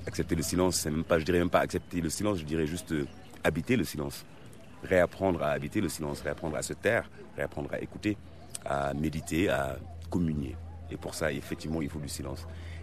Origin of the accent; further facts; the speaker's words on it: Sine-Saloum, Senegal; les Nyominka de là d'où on vient, du Sinsaloum.